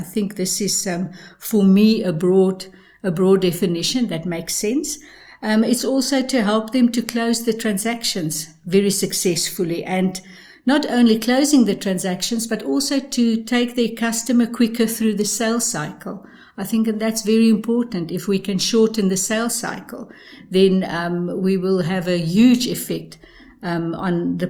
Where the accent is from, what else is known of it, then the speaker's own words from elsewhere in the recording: South Africa; moved away as an adult; I think in 2018, I moved here from South Africa, and I became the sales trainer for Perry International.